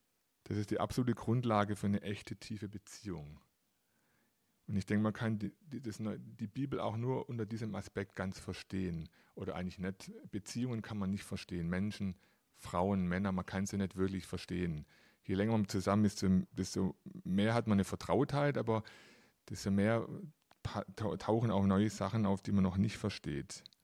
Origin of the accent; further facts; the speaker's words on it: Stuttgart, Baden-Württemberg, Germany; Ich komme aus Stuttgart